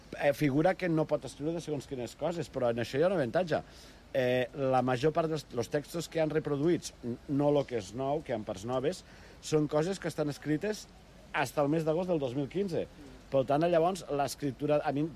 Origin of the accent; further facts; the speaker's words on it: Catalonia, Spain; jo soc d'un poble com l'Escala, però més menut. No tenim Empúries, però tenim el Delta.